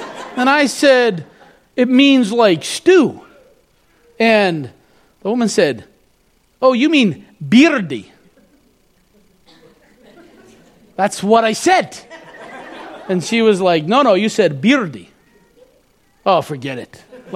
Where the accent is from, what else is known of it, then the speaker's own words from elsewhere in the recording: New Brunswick, Canada; I grew up in New Brunswick, okay? It's a pretty white place.